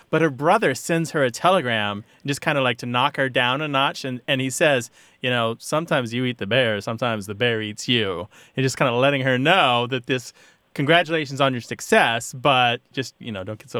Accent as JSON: {"language": "English", "region": "Missouri", "country": "United States", "said": "Missouri, and we"}